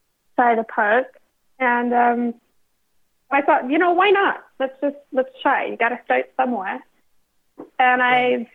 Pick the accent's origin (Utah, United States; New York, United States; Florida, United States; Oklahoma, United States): Utah, United States; Salt Lake City; in 2002, when the Olympics came to my hometown of Salt Lake City, Utah